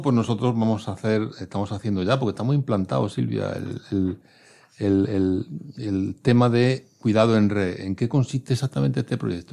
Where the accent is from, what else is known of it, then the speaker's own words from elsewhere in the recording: Jaén, Andalusia, Spain; Yo voy a mi pueblo, ¿no? A Jaén.